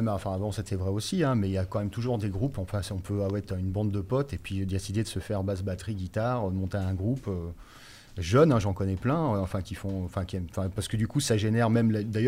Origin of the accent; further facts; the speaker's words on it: Grenoble, Auvergne-Rhône-Alpes, France; born there; moved away; also born or lived in Paris; je suis né à Grenoble, et puis pour des questions évidentes, hein, Paris, y a beaucoup de choses qui se passent, et donc c'est aussi plus pratique d'y être pour tout ce qu'il y a à faire. Donc ouais, je suis resté 20 ans, un peu plus de 20 ans sur Paris.